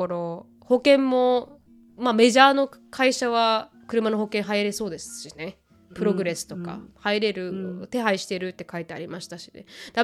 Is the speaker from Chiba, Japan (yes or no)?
no; Okinawa, Japan; 沖縄人として私が言えるのはもうあの直人、うん、直人、何でも直人なんで、私は。